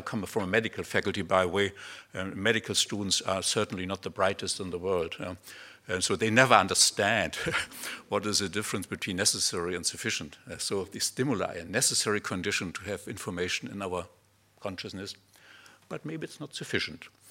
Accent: Germany; accent: German; English is a second language; I should also say that English is not my first language. You hear that already. I have a wonderful German accent, I've been told.

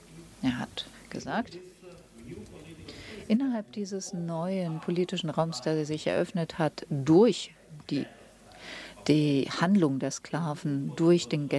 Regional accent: Brazil; Ich komme aus Brasilien

